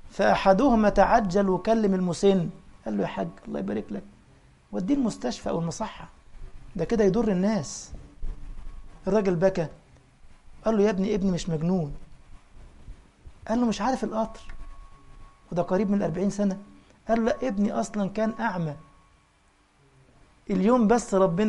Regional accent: Egypt; دخلوا على قرية في بلدنا مصر مش هقول اسمها

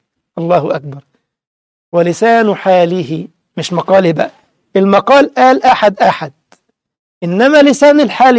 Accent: Egypt; احنا بنقول باللغة الدارجة عندنا في مصر يخطرف

